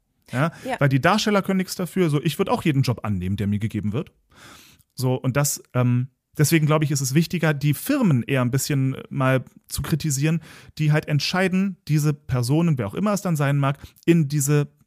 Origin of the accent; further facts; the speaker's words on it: Berlin, Germany; dass ich als Berliner irgendwie von vornherein mein Leben lang eigentlich meine Konflikte immer selber ausgefochten habe